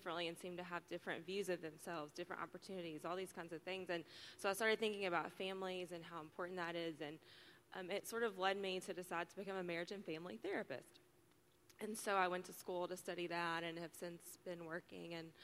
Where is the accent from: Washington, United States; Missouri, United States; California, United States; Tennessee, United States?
Tennessee, United States; Knoxville; I grew up in Knoxville here at Central Baptist Church